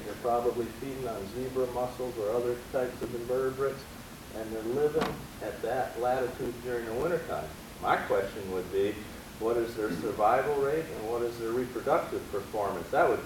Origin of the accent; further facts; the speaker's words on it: Wisconsin, United States; I grew up in Wisconsin, okay? And there never were any mallards wintering in Wisconsin. I grew up right on Lake Michigan